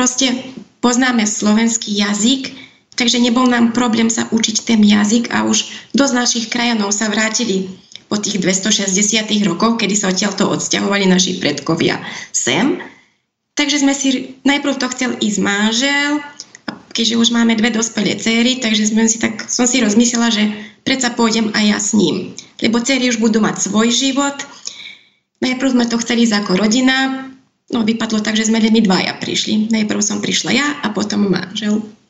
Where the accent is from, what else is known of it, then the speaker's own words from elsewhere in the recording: Kovačica, Vojvodina, Serbia; moved away as an adult; now in Slovakia; Prichádzam zo Srbska, ináč som Slovenka, z Kovačice.